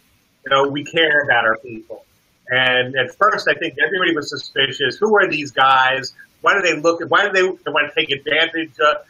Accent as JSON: {"language": "English", "region": "Florida", "country": "United States", "said": "We come from South Florida. And in South Florida, we got meetings."}